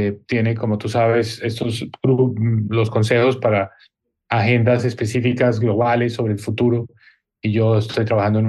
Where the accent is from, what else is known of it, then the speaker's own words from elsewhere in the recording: Colombia; a ser parte muy activa en el debate de políticas públicas en mi tierra natal, en Colombia, y paso bastante tiempo en mi país